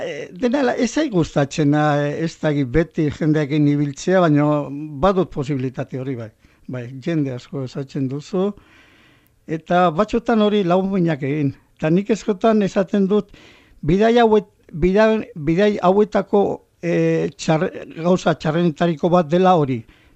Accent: Navarre, Spain; Ni nire herria Bardetatik, ez da gita, 15 kilometrotara dago

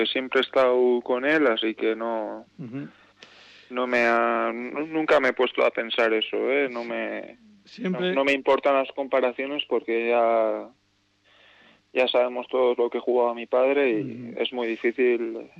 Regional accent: Baraíbar, Navarre, Spain; vengo de Baraíbar, sí.

